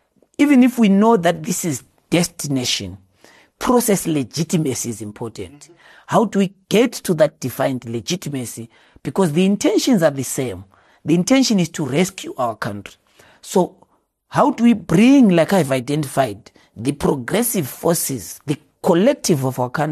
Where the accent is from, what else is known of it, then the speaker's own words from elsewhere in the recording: Bulawayo, Zimbabwe; So I was born in Chabalala, in Bulawayo. I went to school there in Mahlabezulu Primary School, and then went to Glock High School in the farm school.